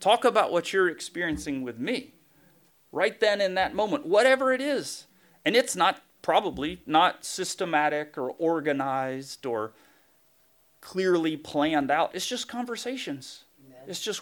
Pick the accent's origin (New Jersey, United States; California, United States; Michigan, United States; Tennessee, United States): Tennessee, United States; See, I'm from Tennessee, which most of you knew.